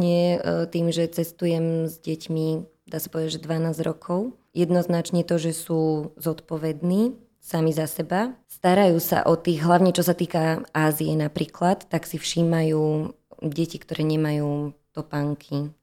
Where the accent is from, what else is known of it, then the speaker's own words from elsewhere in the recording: Trenčín, Trenčín Region, Slovakia; My napríklad máme veľmi radi tým, že sme z Trenčína